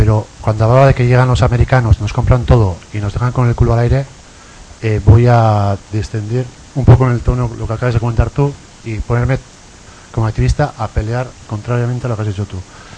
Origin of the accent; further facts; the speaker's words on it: Basque Country, Spain; En mi pueblo siempre se llamaba escote, los vascos decíamos escote